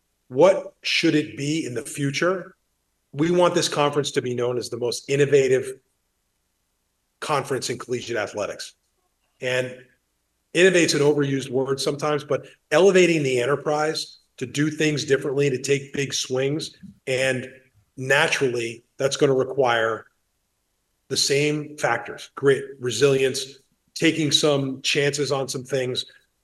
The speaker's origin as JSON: {"language": "English", "region": "New Jersey", "country": "United States", "tie": "born or raised there", "said": "a school like Fairleigh Dickinson up the street from where I grew up in New Jersey"}